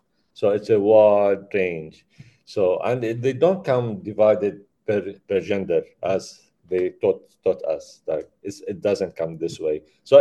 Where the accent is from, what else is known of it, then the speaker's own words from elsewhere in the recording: Amman, Amman Governorate, Jordan; English is a second language; Well, I learned English at school here